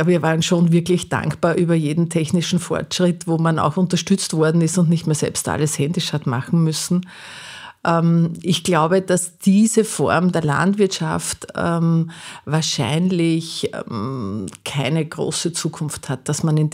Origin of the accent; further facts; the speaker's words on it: Euratsfeld, Lower Austria, Austria; Genau, es ist ein kleiner Ort im Mostviertel.